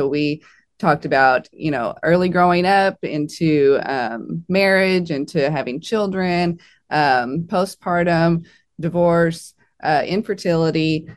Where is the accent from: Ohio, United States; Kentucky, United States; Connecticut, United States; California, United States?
Kentucky, United States; Owensboro; there's such a mission field right here in Owensboro and right in your own town.